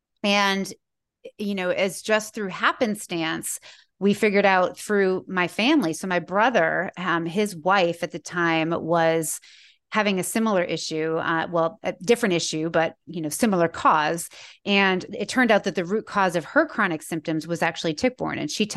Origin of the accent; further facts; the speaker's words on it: Massachusetts, United States; I grew up in Massachusetts, and so I knew more about Lyme than a lot of people